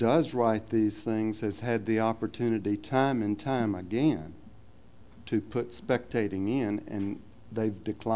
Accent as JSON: {"language": "English", "town": "Houston", "region": "Texas", "country": "United States", "tie": "born or raised there", "said": "I grew up in Houston. There was a municipal auditorium, coliseum"}